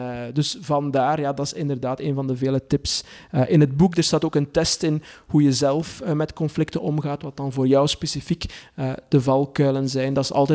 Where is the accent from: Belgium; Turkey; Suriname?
Belgium; dan valt die als Belg nogal tegen